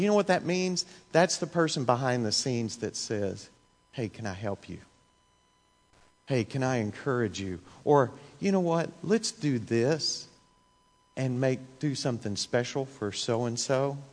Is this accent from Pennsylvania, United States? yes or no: no; Texas, United States; I grew up in East Texas. And in East Texas, what you would say is that somebody is stirring up trouble.